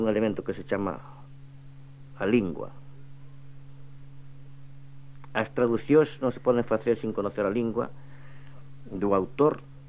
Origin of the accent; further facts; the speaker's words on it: Galicia, Spain; now in Madrid, Spain; A mí non me puideron anular nin como galego nin como escritor en verso